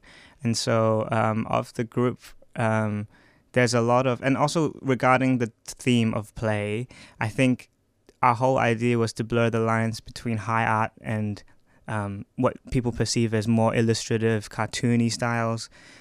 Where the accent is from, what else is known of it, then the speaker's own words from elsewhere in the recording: Sydney, New South Wales, Australia; now in Melbourne, Australia; So my father's Australian, so I'm an Australian citizen since birth, but they're from the Sydney side, and we came to Melbourne to look for university opportunities, and I just came here to study architecture, and that was 2020